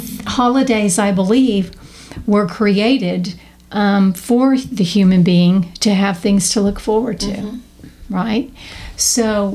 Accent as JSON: {"language": "English", "region": "Texas", "country": "United States", "tie": "born or raised there", "said": "I was raised in Texas and the sun's out all the time."}